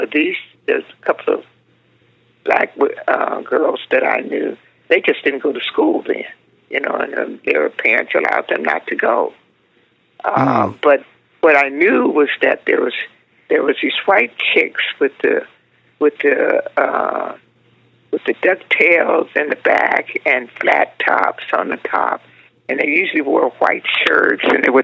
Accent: San Diego, California, United States; And then when I graduated from high school, I came up from San Diego to LA to go to UCLA.

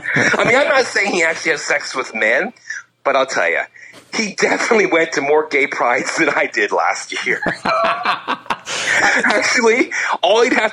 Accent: Canada; now in United States; I think being a Canadian right now in the United States is a very, especially in comedy, or any outsider, it's a very special place to be right now

